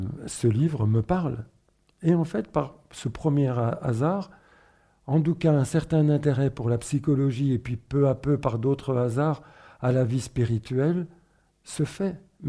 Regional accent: northern Spain, Spain; now in Belgium; je viens en plus d'un milieu très communiste. Je suis espagnol, je viens du nord de l'Espagne. J'ai émigré en Belgique, mais je viens du nord de l'Espagne, de chez les mineurs, très rouges, très anti-franquistes, anti-église aussi.

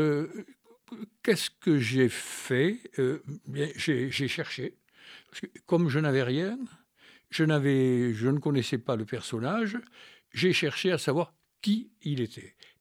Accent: Casteljaloux, Nouvelle-Aquitaine, France; now in Agen, France; je ne suis pas un Agenais de naissance. Je suis originaire de Casteljaloux, donc véritablement de la campagne où je suis né il y a fort longtemps

